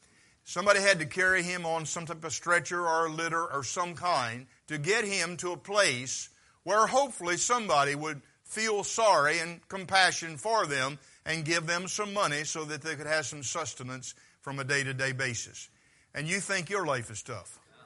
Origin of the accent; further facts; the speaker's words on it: Vienna, Maryland, United States; I was born and raised in Vienna, and so, you know, I didn't even know Salisbury existed